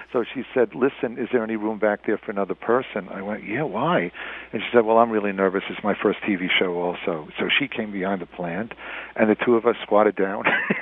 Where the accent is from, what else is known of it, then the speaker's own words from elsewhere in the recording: New York, United States; I grew up on Long Island. My dad always had his place in New York. I was familiar with the city.